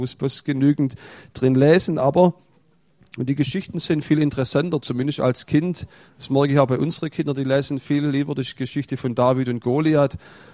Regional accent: Heidenheim, Baden-Württemberg, Germany; wir haben es bei uns in Heidenheim gehabt, wo ich herkam, da ist das Wetter fast so rau wie hier.

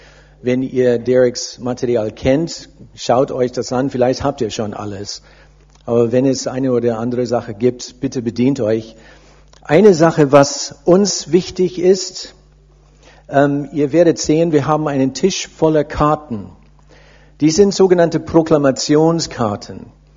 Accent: Heidelberg, Baden-Württemberg, Germany; born there; German is a second language; Ich bin schon 25 Jahre hier in Deutschland. Ich bin eigentlich in Heidelberg geboren. Ich bin ein echter Halbblut.

